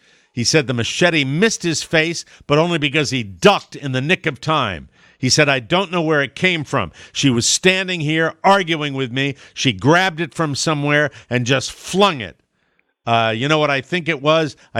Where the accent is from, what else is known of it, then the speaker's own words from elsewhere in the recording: Fort Myers, Florida, United States; We go to Fort Myers, Florida, my hometown, Rob.